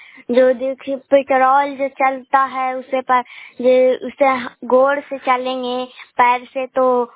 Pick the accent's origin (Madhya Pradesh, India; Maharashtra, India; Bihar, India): Bihar, India; मैं नालंदा जिले के रहने वाली हूँ। मैं गोड़ापुर पंचायत से बोल रही हूँ। मैं सम्मान चक से बोल रहे हैं।